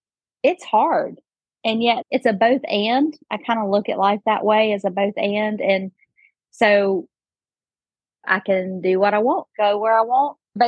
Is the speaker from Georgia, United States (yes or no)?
yes; Georgia, United States; moved away as an adult; now in Nashville, United States; I grew up in Georgia, and 3 years ago, moved to Nashville